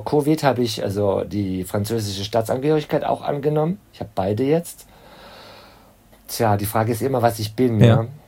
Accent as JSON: {"language": "German", "country": "Germany", "moved": "yes", "said": "dann schaffe ich auch ein falsches Bild von meinem Heimatland, weil ich meine, ich bin jetzt schon länger weg"}